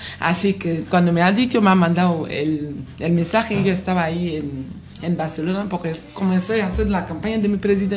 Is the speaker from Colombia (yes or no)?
no; Côte d’Ivoire; now in Spain; Sí, yo soy de Costa de Marfil, sí.